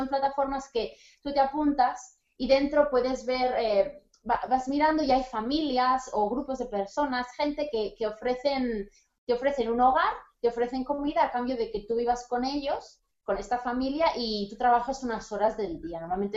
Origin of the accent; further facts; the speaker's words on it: Barcelona, Catalonia, Spain; born there; now in Tarragona, Spain; yo tengo 24 años y soy nacida en Barcelona, pero vivo en un pueblo llamado Tarragona, una ciudad.